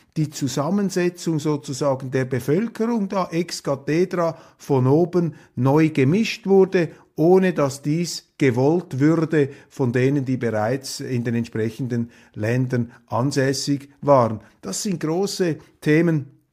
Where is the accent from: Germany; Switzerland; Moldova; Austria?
Switzerland; Da würde ich als Schweizer Einspruch erheben und sagen, die Schweiz gehört auch zu Europa.